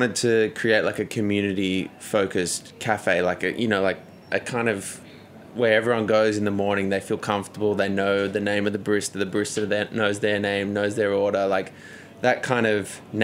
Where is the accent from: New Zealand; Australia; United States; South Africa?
Australia; we're Australian